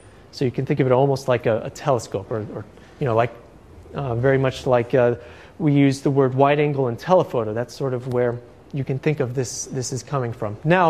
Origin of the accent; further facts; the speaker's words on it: El Paso, Texas, United States; I took this summer in my hometown of El Paso, Texas.